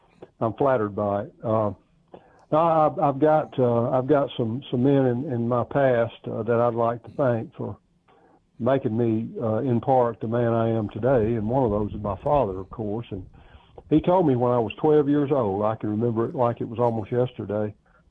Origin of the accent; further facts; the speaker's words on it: the South, United States; I'm a Southerner, a proud Southern nationalist.